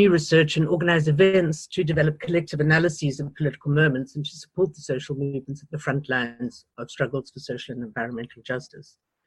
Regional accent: South Africa; now in Netherlands; I'm the director of the Transnational Institute. I'm from South Africa, but I live in the Netherlands.

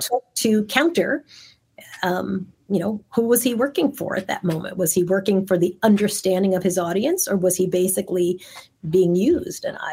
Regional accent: Long Island, New York, United States; I grew up middle class in Long Island.

